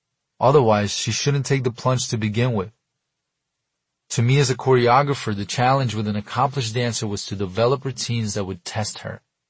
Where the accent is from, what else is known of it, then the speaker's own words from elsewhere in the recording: Brooklyn, New York, United States; accent: Brooklyn; And in my Brooklyn accent, I answered, I like to dance because I like to win.